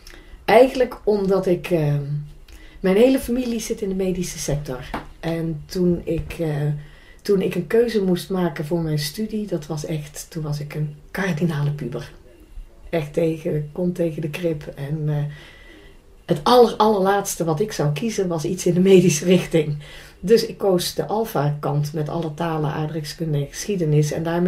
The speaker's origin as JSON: {"language": "Dutch", "town": "Dintel", "region": "North Brabant", "country": "Netherlands", "tie": "born or raised there", "said": "Ik ben geboren in Dintel, midden in het dorp. En daar heb ik gewoond tot mijn 19e. Toen ben ik het huis uitgegaan om te gaan studeren in Breda."}